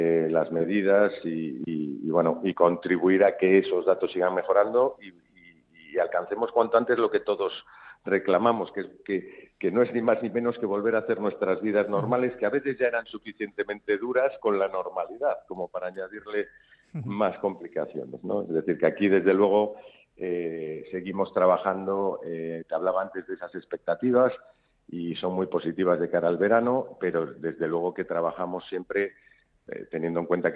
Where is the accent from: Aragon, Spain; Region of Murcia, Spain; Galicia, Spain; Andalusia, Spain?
Galicia, Spain; nosotros, como buenos gallegos, ya sabes que la respuesta oficial del gallego es el depende.